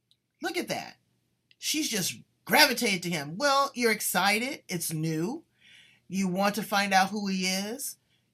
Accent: Los Angeles, California, United States; I'm not down on the drug dealers. I'm from South Central LA. I've seen it.

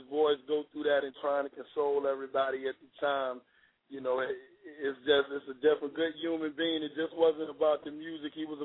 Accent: Newport News, Virginia, United States; I'm actually from Denby. I'm from Newport News, but I'm from downtown Newport News.

